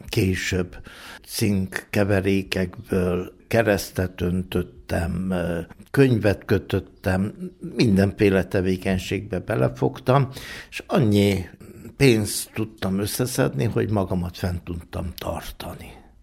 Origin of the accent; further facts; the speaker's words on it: Arad, Arad County, Romania; Két tanárbátyám Kolozsváron élt, és a többiek itt Aradon, és bizony szűkös anyagi körülmények között nőttem föl